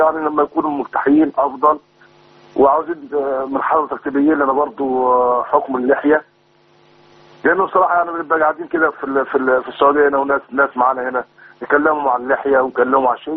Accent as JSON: {"language": "Arabic", "country": "Egypt", "lives_now": "Saudi Arabia", "said": "أنا مصري وقاعد في السعودية هنا."}